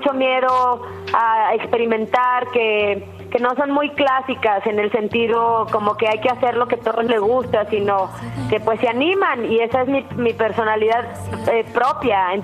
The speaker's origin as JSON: {"language": "Spanish", "country": "Mexico", "said": "acaban de estar en Madrid haciendo un desfile de moda como muy importante, como mexicanas, pues latinas."}